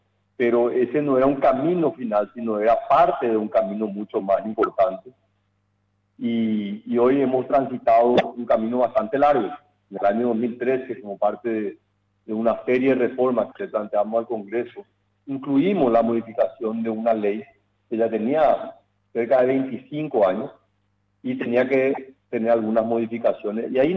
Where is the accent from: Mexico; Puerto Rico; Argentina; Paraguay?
Paraguay; Así que yo, como paraguayo, poder validar esto